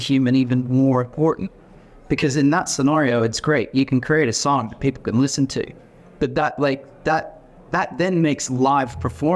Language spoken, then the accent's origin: English; Memphis, Tennessee, United States; but I grew up in Memphis and it's home of the blues and Beale Street, and you know, we always saw live music and acts performing.